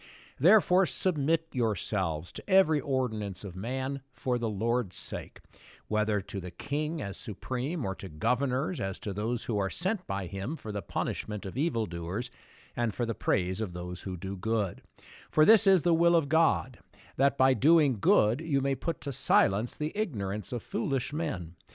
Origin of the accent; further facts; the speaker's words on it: United States; I learned something about being an American while I was living as a foreigner in Norway and France.